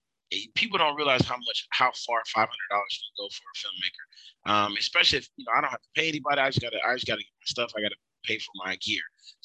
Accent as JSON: {"language": "English", "town": "Dallas", "region": "Texas", "country": "United States", "said": "You know, I'm from Dallas. And so I shot everything like I would see on television in Dallas."}